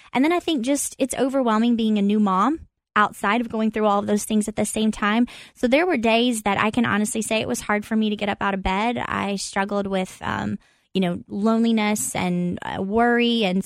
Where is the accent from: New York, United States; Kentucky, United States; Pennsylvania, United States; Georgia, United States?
Kentucky, United States; Corbin; Well, yeah, it's a small town, and it was life growing up was true to that, like a small town feel.